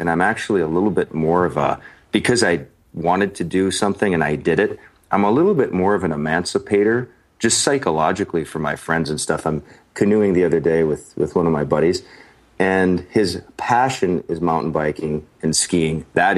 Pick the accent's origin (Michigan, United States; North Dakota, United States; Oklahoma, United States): North Dakota, United States; now in Arizona, United States; So when I moved to Arizona, what I realized, we have a direct Allegiant flight right back to my hometown